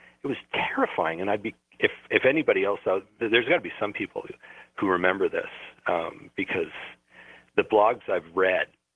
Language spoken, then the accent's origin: English; Vancouver, British Columbia, Canada; I grew up in Vancouver, so I'm really curious.